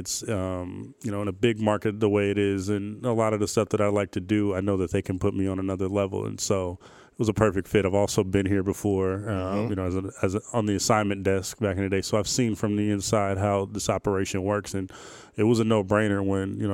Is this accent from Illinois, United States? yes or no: no; Oakland, California, United States; I'm from Oakland, California. I grew up, just across the bridge from here, we're at in San Francisco.